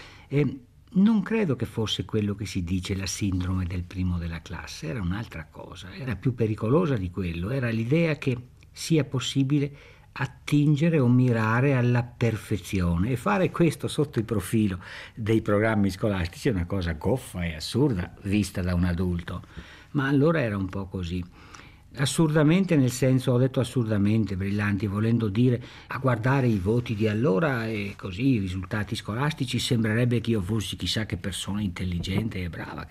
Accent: Veneto, Italy; in un ambiente così fortemente caratterizzato come il mio paese, con la sua sfumatura di dialetto vicentino

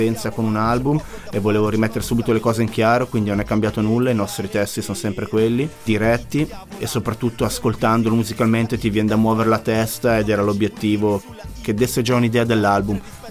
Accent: Ticino, Switzerland; Ci sono tantissimi ticinesi nella mia situazione.

